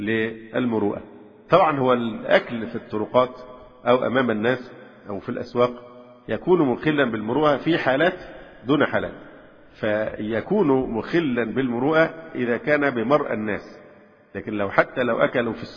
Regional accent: Alexandria, Alexandria Governorate, Egypt; التي ظهرت الآن مثلا عندنا في الإسكندرية، يمكن مش موجودة في أماكن تانية

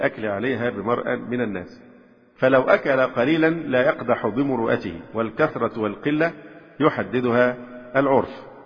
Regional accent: Alexandria, Alexandria Governorate, Egypt; التي ظهرت الآن مثلا عندنا في الإسكندرية، يمكن مش موجودة في أماكن تانية

